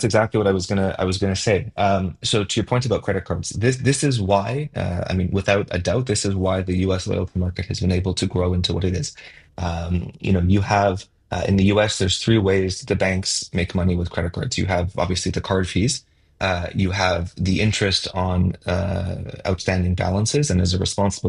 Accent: Canada; So in North America, I mean, I'm Canadian, so similar culture to the US

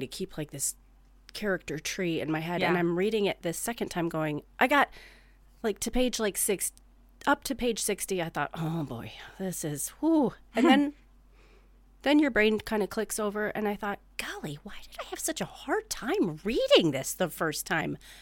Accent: Midwest, United States; accent: Midwest; I should read The Brothers Karamazov with my Midwest accent.

